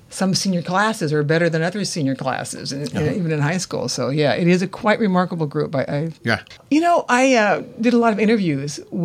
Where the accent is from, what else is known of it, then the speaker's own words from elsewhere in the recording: Sacramento, California, United States; Sacramento. Talk about sun.